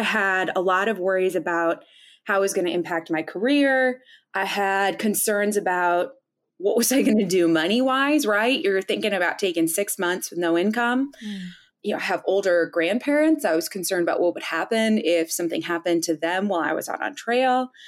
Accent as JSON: {"language": "English", "region": "North Dakota", "country": "United States", "said": "And they found out that I'm originally from North Dakota, which is the Flickertail state"}